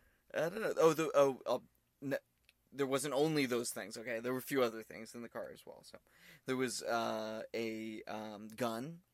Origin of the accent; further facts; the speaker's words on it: Texas, United States; I'm from Texas. Sorry if you're from Oklahoma. I don't mean anything against you. I'm from Texas. It's a rivalry, okay?